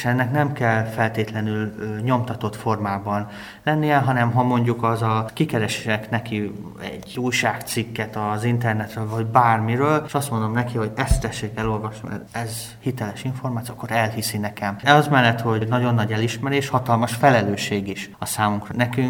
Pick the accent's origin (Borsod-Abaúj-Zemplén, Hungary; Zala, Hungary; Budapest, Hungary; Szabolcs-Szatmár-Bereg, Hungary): Zala, Hungary; Nagykanizsa; eljöttem nyilván a szülővárosomban Nagykanizsára gyakorlatra